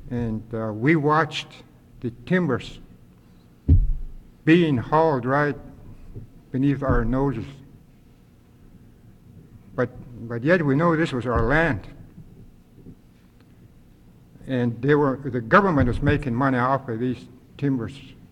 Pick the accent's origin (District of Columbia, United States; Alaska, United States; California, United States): Alaska, United States; Kake; now in Juneau, United States; I'm from Cake, Alaska. And one of the reasons why I moved over here to Juneau, I watched the habitat lands surrounding our native villages, the native village in Cake.